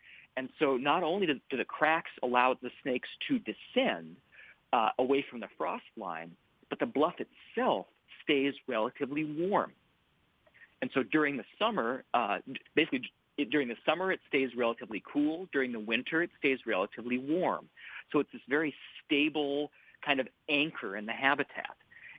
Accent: North Dakota, United States; Well, I'm from North Dakota.

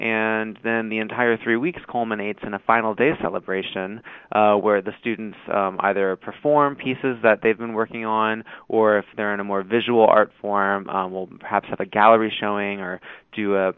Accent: Kentucky, United States; When I attended, I was coming from Oldham County, Kentucky, which is where I was raised, and was born into a family of healthcare professionals

